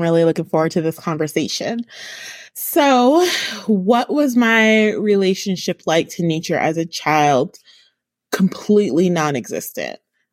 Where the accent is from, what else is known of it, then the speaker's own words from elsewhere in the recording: New York City, New York, United States; So as a child, I grew up in New York City, primarily in Brooklyn and et cetera, you know, just kind of having the city as a playground.